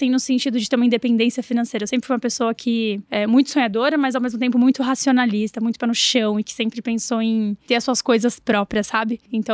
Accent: São Paulo, Brazil; Nasci, cresci aqui em São Paulo, na capital mesmo, na região ali da Zona Oeste, na Vila Anastácio, e tive uma infância muito feliz, né? Meus pais, ambos paulistanos

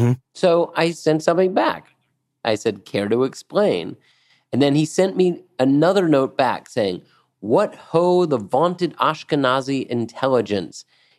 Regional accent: Atlanta, Georgia, United States; Well, you know, I grew up in the South, in Atlanta.

